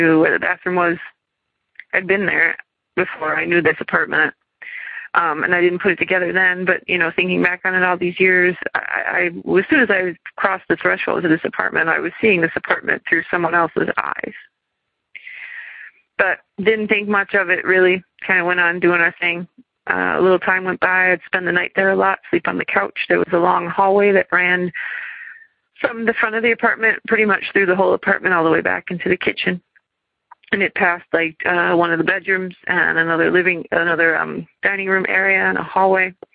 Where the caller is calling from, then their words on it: Madison, Wisconsin, United States; I'm calling from Madison, Wisconsin.